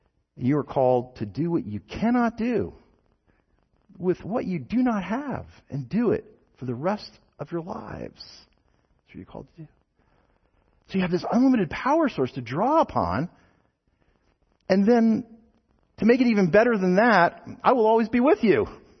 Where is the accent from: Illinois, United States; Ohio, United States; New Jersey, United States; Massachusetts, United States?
New Jersey, United States; Hey, I'm from New Jersey, so people say Newark